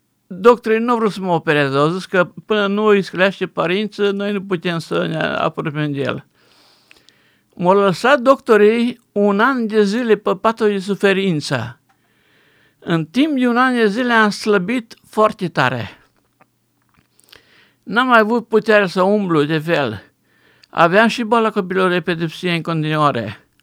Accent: Transylvania, Romania; Am ajuns în spital, în satul mare, sunt ardelean.

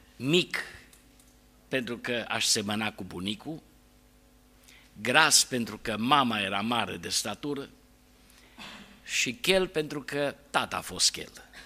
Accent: Arad, Arad County, Romania; Am copilărit în Pârneava, pe strada Oituz

